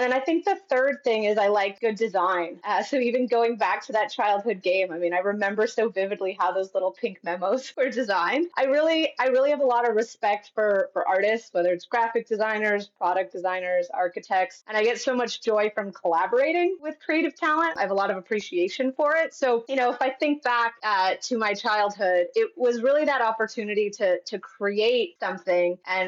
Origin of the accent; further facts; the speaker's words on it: Chicago, Illinois, United States; now in Canada; So I actually grew up in Chicago. I'm an American. And I used to say that I was an aspiring Canadian, but I officially became Canadian in October.